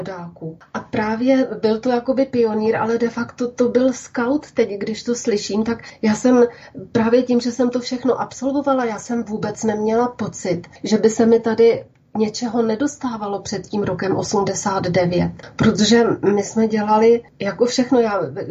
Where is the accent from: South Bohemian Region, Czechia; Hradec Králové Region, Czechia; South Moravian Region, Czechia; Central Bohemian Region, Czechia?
South Bohemian Region, Czechia; Dačice; born there; Já jsem se narodila v Dačicích, což je město, které nyní patří do jižních Čech, ale historicky bylo dlouho součástí Jižní Moravy.